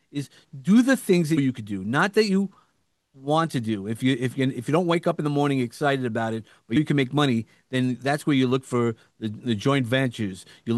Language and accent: English; New York, United States; accent: New York; Everybody, it is a play off of my New York accent. So, for those who didn't guess, I have a New York accent.